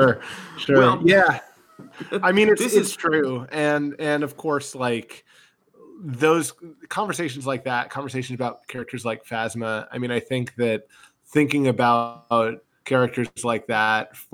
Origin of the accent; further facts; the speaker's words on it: Knoxville, Tennessee, United States; So I grew up in Knoxville, Tennessee, like I said, and most of my sort of family trips and things went out towards like Dollywood, Sevierville, Gatlinburg, like that area.